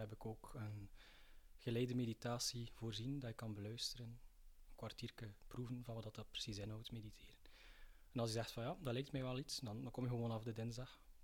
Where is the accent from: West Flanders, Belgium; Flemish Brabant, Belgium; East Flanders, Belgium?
West Flanders, Belgium; Kuurne; Dus ik ben afkomstig van Kuurne en ben samen met Renilde naar Sint-Denijs gaan wonen.